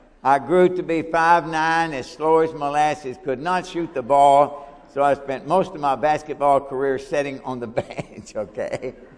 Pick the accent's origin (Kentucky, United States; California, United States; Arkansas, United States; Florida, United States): Kentucky, United States; I can remember some thoughts I had as a boy growing up in Kentucky, listening to Kentucky basketball on the radio